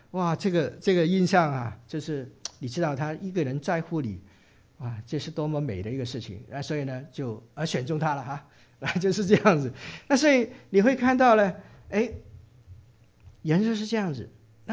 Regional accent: Guangdong, China; 因为啊在那个我们广东人来讲哈，送书呢，输跟输赢的输呢是同音的啊

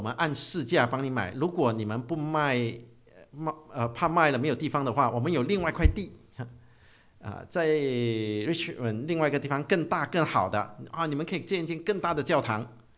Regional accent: China; 我们中国人都说不最好不要做这个生意哈

